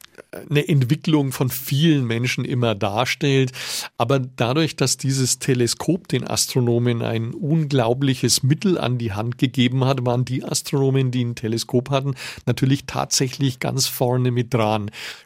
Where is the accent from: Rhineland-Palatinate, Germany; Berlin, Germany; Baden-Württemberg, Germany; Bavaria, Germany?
Bavaria, Germany; Nuremberg; muss ich jetzt auch als Nürnberger gestehen